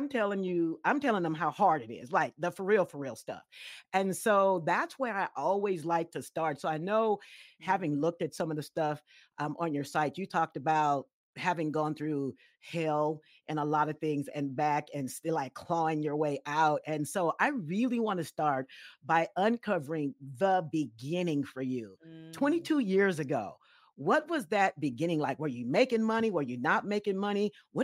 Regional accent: West Coast, United States; You guys know I'm from the West Coast, so that's near and dear to my heart.

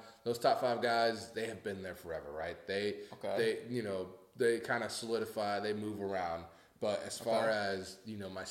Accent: Ohio, United States; I grew up in Ohio.

